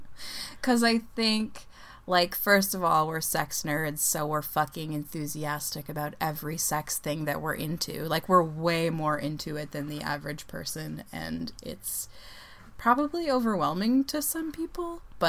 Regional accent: Canada; But I'm Canadian, so, you know.

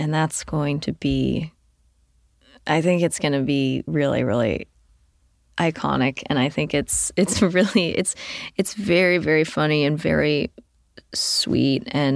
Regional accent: Texas, United States; my dad used to play it growing up in Texas, and it would just be on in the car

